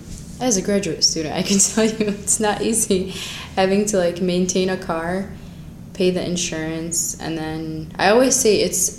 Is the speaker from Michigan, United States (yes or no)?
yes; Ann Arbor, Michigan, United States; also born or lived in Hamtramck / Dearborn; I used to live in Hamtramck, so lived there for a year, and I moved, we moved around a little bit, moved to Dearborn, and then when I started high school, we moved to Ann Arbor.